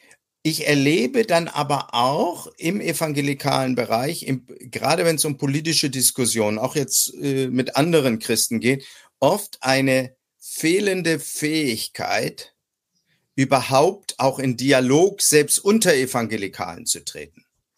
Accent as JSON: {"language": "German", "country": "Germany", "lives_now": "Austria", "said": "da ich als Ausländer in einem anderen Land lebe. Ich lebe in Österreich, das heißt, ich bin als Deutscher, der in Österreich lebt"}